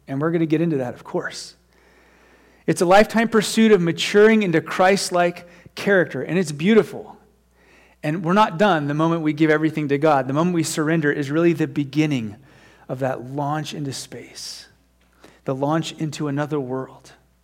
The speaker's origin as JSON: {"language": "English", "country": "United States", "said": "And I don't know, for me as an American, I hear the word peace"}